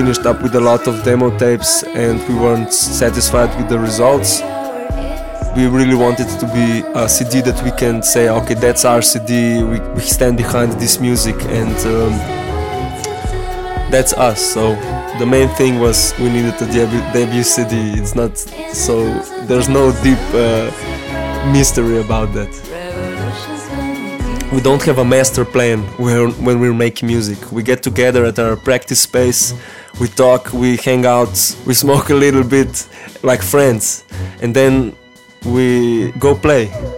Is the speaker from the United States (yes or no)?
no; Ljubljana, Slovenia; we're five guys from Ljubljana, Slovenia.